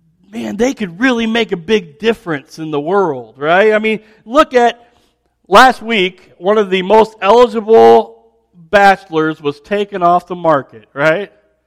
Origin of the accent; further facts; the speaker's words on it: Champaign, Illinois, United States; So I grew up in Champaign, as you know.